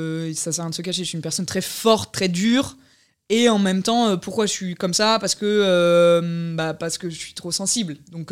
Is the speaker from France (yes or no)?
yes; Marly-le-Roi, Île-de-France, France; mes grands-parents sont paysans en Corrèze. Et mes deux parents travaillent. Du coup, toutes mes vacances, je les ai passées à la ferme. Mais sinon, j'ai grandi à Marly-le-Roi, en banlieue parisienne.